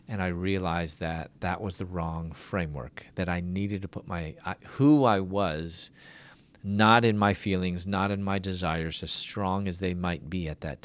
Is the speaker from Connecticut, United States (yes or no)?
no; Chicago, Illinois, United States; I'm originally from Chicago, and then at that time, I was going to dental school.